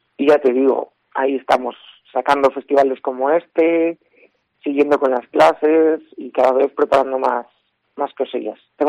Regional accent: Marín, Galicia, Spain; Marín Galicia es de donde yo soy. Aquí no hay una formación profesional como tal.

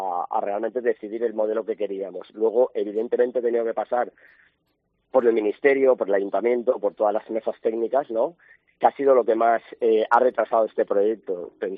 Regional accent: Valencian Community, Spain; como buenos valencianos y defensores de nuestra tierra que somos

